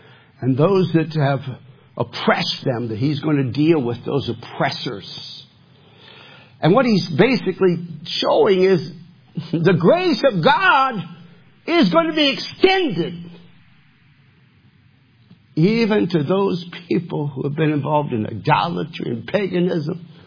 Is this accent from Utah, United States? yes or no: no; Michigan, United States; also born or lived in Tennessee; I came from Michigan and by way of Tennessee to a Bible college.